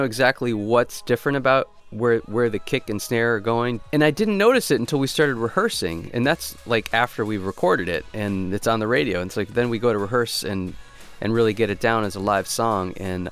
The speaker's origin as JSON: {"language": "English", "region": "New England", "country": "United States", "tie": "born or raised there", "moved": "as an adult", "lives_now": "Los Angeles, United States", "said": "At my core, I grew up in New England, small farm town. I really miss it sometimes."}